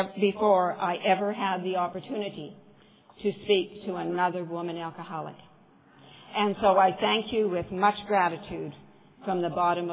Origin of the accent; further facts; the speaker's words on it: Saskatoon, Saskatchewan, Canada; I'm from Saskatoon, Saskatchewan, Canada.